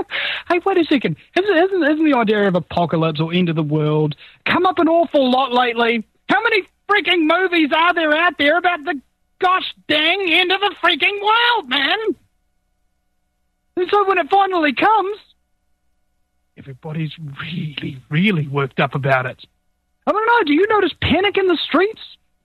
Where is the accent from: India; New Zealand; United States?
New Zealand; I'm from New Zealand. My geography should be better.